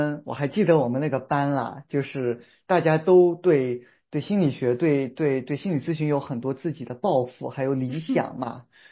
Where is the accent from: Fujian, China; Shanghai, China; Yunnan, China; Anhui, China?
Shanghai, China; moved away as an adult; 我是一直是生活在就成长在上海的，然后是本科开始以后就留学了